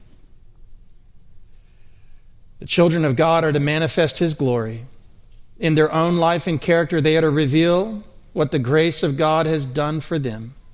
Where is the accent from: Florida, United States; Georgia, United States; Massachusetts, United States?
Georgia, United States; Atlanta; And growing up in Atlanta, I mean, we weren't like super tough guys, but we were athletic and good at sports